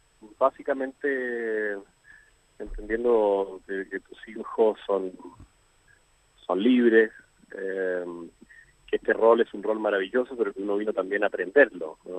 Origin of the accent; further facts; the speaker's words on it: Chile; moved away as an adult; now in Argentina; mi realidad es que soy chileno, que yo dejé mi familia, mis hermanos, mis sobrinos, mi teatro, todo por mis hijos que son argentinos